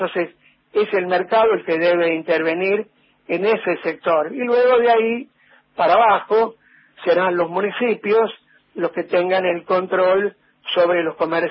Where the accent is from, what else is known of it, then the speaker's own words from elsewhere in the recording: Argentina; que somos todos los argentinos